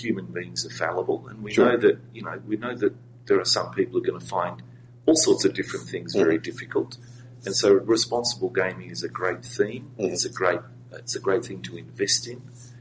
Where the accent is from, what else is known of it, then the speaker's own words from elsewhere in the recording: Australia; I come from Australia, where we've got a real issue.